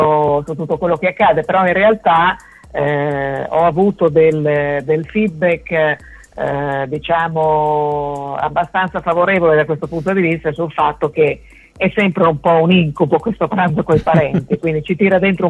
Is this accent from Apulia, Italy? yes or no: no; Bologna, Emilia-Romagna, Italy; born there; sono nata a Bologna ma da genitori diciamo misti, perché mio padre è veneto di origine anche se è vissuto a Bologna per tanti anni, mia madre è di origini ferraresi anche se è nata a Bologna, quindi sono un melting pot.